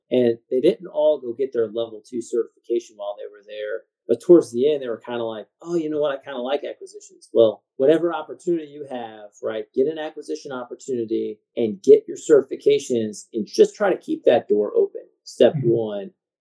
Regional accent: Missouri, United States; I grew up in Missouri, right? So we were right there in Tornado Alley.

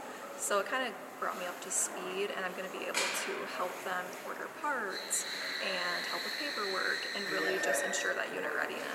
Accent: Cashel, Wisconsin, United States; And I'm from Cashel, Wisconsin.

